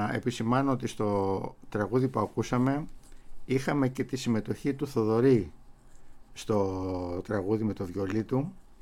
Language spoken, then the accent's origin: Greek; Ioannina, Epirus, Greece; μεγαλώνοντας στα Γιάννενα, σε ένα μέρος που ναι μεν υπήρχε η εβραϊκή κοινότητα, αλλά δεν υπήρχε εβραϊκό σχολείο, έπρεπε να ενταχθώ στο σχολείο της γειτονιάς μου, στη Ζωσιμαία σχολή.